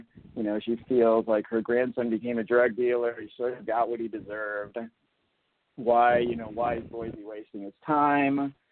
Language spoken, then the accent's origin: English; St. Thomas, U.S. Virgin Islands; back what we used to call when I was growing up in St. Thomas, a bum.